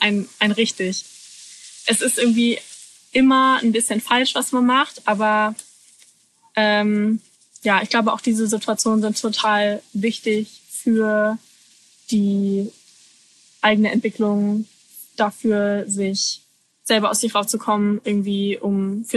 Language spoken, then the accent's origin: German; Germany; als ich aufgewachsen bin in Deutschland.